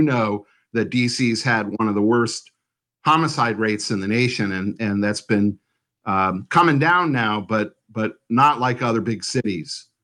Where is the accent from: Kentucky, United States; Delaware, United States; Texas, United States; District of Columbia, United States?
District of Columbia, United States; Washington; 10 years before Flint, here in my hometown in D.C., we had 20 to 30 times the amount of lead coming through our taps.